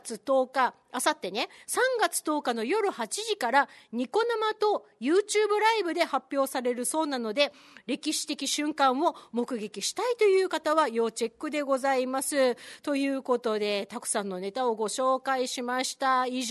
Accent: Kyushu, Japan; 生まれも育ちも九州の私からしたら、おい待て、山口県は中国地方だろうって

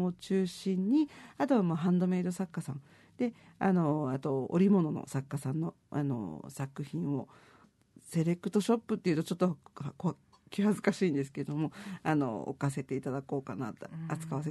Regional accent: Okinawa, Japan; 地元沖縄の人ってなんとなく自己肯定感が低いというか

